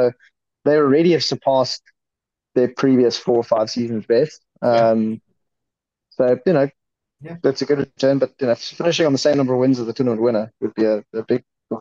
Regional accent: England, United Kingdom; And I mean, as an Englishman, they shouldn't be lacking motivation to go to France.

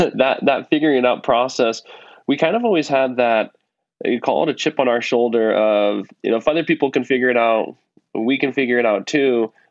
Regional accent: Nebraska, United States; I remember, so I grew up in Nebraska, and I remember working at a Hy-Vee in high school.

